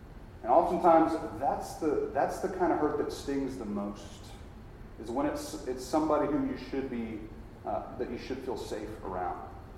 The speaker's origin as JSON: {"language": "English", "town": "Charlotte", "region": "North Carolina", "country": "United States", "said": "As I mentioned earlier, I'm from Charlotte, North Carolina."}